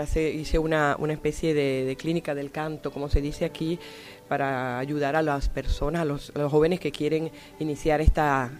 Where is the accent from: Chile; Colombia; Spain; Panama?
Panama; moved away; cuando yo me fui de aquí, de Panamá, no existía nada de eso